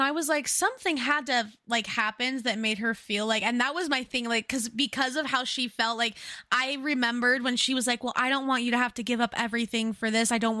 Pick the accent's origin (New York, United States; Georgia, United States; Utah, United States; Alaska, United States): Utah, United States; now in Idaho, United States; it obviously we grew up in Utah, okay? If you know, you get it. I moved to Idaho, still a lot